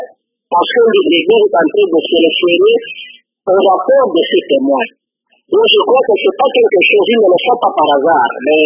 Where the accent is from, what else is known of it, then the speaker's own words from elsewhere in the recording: DR Congo; chez nous au Congo.